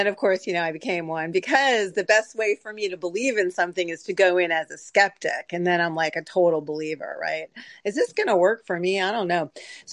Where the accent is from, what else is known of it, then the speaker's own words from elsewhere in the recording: San Diego, California, United States; I am from San Diego. There's really strong OA there, thank goodness.